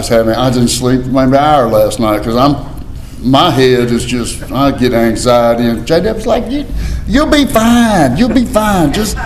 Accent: Memphis, Tennessee, United States; you know, I'm from Memphis. I was the only person from Memphis that came here.

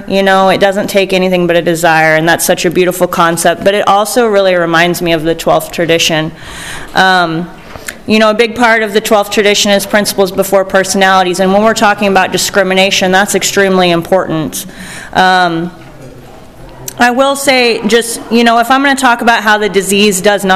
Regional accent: Branson, Missouri, United States; I am from Branson.

